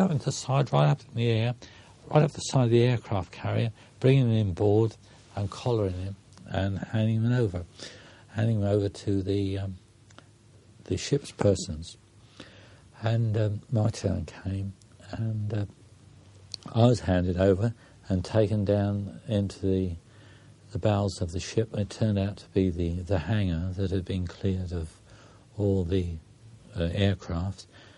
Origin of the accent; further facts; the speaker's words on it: United Kingdom; And I said, "I'm British,"